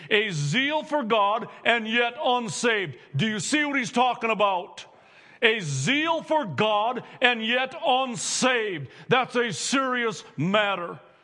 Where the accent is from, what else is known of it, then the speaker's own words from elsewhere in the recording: Minnesota, United States; We come from Bertha and Pillager and Leader and Lincoln and Staples and Motley and all around us.